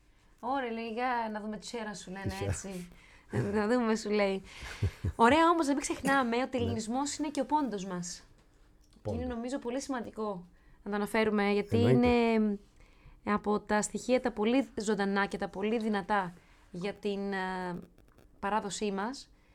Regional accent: Nikaia, Attica, Greece; Εμείς μεγαλώσαμε στην Οίκια, στην Κοκκινιά. Οπότε εκεί πέρα είναι μια γειτονιά που έχει και μικρασιάτες όπως είμαστε και εμείς, αλλά και πολλούς ποντίους.

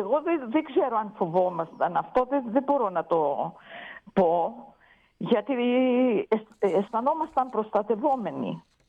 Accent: Greece; Κοιτάξτε, ως Ελληνίδα, παντού όπου πήγαινα, προσπαθούσα να βρω ρίζες.

